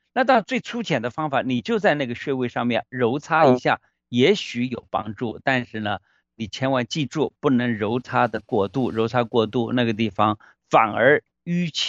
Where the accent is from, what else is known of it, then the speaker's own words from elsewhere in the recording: China; 我们中国人很注重的一个东西就是我们的这个所谓的八字啊，